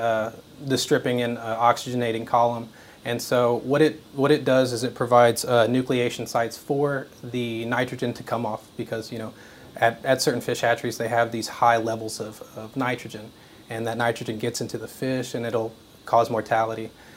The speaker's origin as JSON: {"language": "English", "town": "Johnson City", "region": "Tennessee", "country": "United States", "said": "Yeah, so since I am from Johnson City, there was ETSU and Milligan out there."}